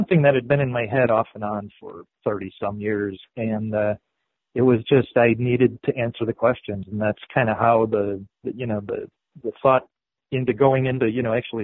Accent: Wauwatosa, Wisconsin, United States; Wauwatosa is my hometown. It's just outside of Milwaukee. And we moved into Wauwatosa, I think I was about 5 years old.

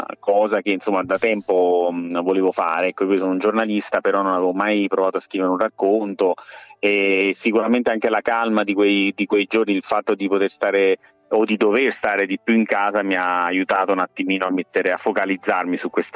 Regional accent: Battipaglia, Campania, Italy; avevo la squadra del mio paese che è Battipaglia ed era in A2

